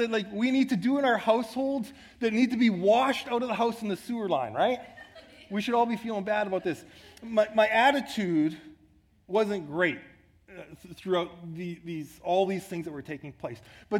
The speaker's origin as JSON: {"language": "English", "town": "Saskatoon", "region": "Saskatchewan", "country": "Canada", "tie": "born or raised there", "said": "I grew up in Saskatoon, Saskatchewan, Western Canada. The rest of our family was all out east."}